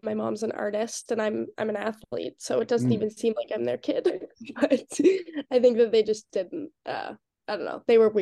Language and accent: English; Wolfville, Nova Scotia, Canada; my dad's a professor at the local university in Wolfville.